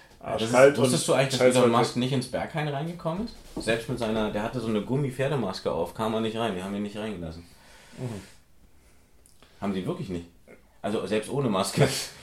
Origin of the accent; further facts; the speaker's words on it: Berlin, Germany; weil ich komme ja nur mal aus Berlin.